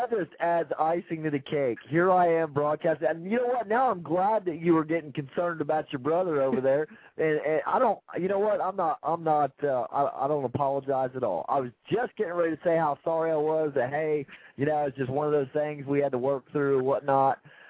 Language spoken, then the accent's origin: English; Myakka City, Florida, United States; So I'm going to be right down here in my hometown here in Myakka City.